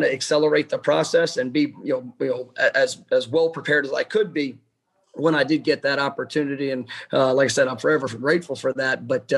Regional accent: Dallas, Texas, United States; I grew up in Dallas, Texas. And when I was 12 years old

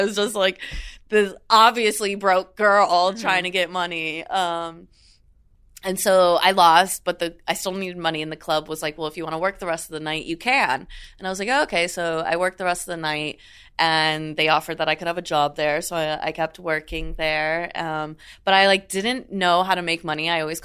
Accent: Florida, United States; I grew up in South Florida.

